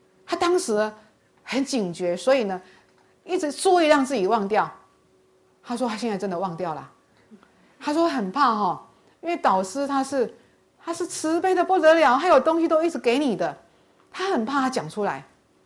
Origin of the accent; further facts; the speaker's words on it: Taiwan; 我们台湾话叫妖兽啦，